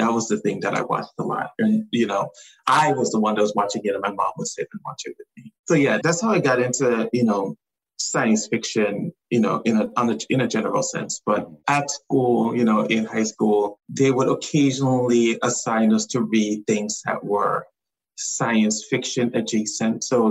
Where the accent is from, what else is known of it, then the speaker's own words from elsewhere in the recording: St. Thomas, U.S. Virgin Islands; So I grew up in the Virgin Islands. I grew up on St. Thomas.